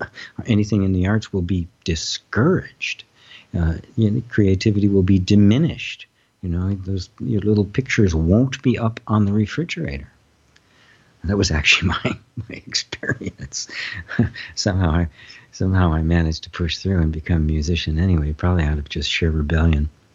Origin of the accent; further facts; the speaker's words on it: United States; I, as a white male growing up in America, never ever experienced.